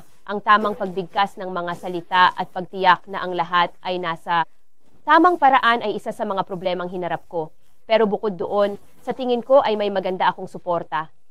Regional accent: South Africa; Tagalog is a second language; moved away as an adult; now in United States; taga South Africa ako. Lumipat ako sa United States noong 2007.

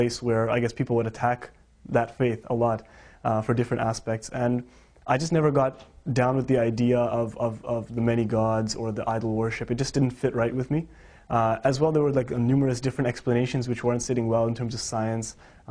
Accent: Toronto, Ontario, Canada; Well, I was born in Toronto. I've been born and brought up over here, but my family's from an Indian background. So a lot of my life had to do with, I guess, a mix of Canadian culture as well as at home the Indian side of things.

